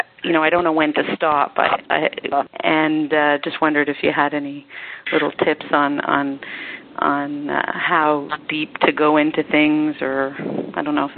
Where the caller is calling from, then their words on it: Toronto, Ontario, Canada; I'm calling from Toronto.